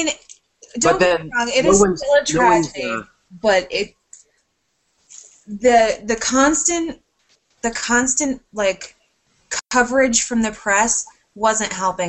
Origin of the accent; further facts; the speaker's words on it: Connecticut, United States; everybody at work knew that I'm from Connecticut.